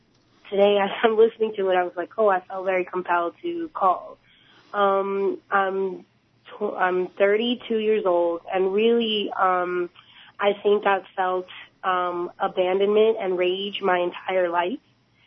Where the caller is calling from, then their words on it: Bronx, New York, United States; I'm calling from the Bronx.